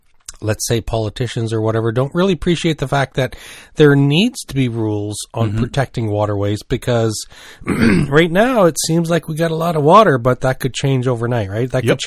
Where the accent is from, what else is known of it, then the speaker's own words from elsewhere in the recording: New Brunswick, Canada; I'm from New Brunswick.